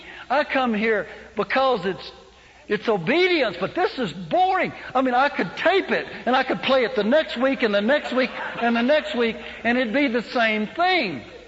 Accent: Mississippi, United States; now I know from the accent you probably thought I was from Chicago and New Jersey, but I actually started out a Mississippi farm boy with mud between my toes and still have that.

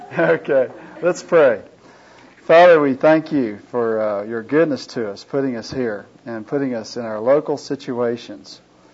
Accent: Virginia, United States; I flunked out of the academy and found myself back in my hometown of Virginia.

